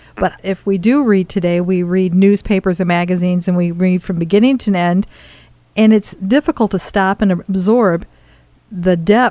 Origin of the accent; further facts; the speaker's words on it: Grand Rapids, Michigan, United States; because Tim is from Kalamazoo, which is just, what is it, Tim, maybe about less than 45 minutes from my hometown, Grand Rapids, Michigan.